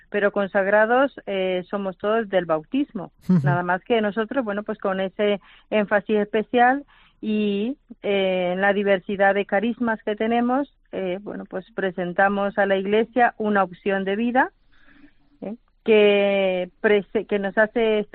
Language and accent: Spanish; El Salvador; now in Spain; Llevo en España desde el año 1994, yo soy salvadoreña